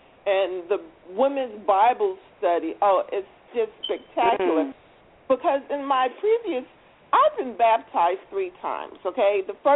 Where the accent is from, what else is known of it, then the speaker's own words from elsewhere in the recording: New Jersey, United States; now in Northern Virginia, United States; I'm originally from New Jersey, but I currently reside in Northern Virginia. I'm in the IT field.